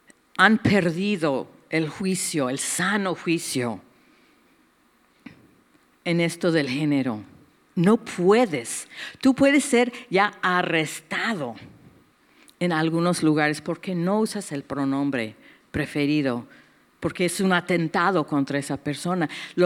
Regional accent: United States; born there; Mi país natal, Estados Unidos, está decayendo de una manera de miedo.

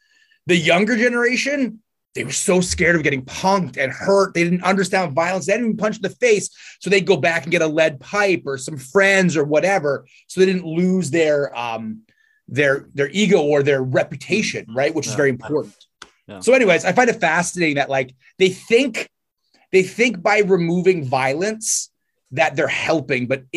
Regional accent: Canada; because I'm a Canadian, I need to really point that out because everybody thinks I'm from the U.S. I'm not.

